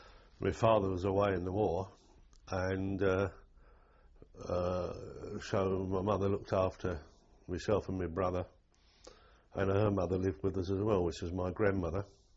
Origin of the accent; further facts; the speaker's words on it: Fulham, London, United Kingdom; I was born in Fulham, London.